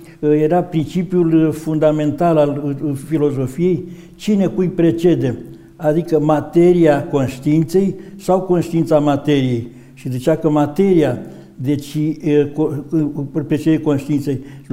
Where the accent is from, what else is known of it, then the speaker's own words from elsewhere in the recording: Piscu, Dolj, Romania; încă din copilărie, din satul meu, Piscunul, care e la 13 km de Băilești, era lumea în sat la mine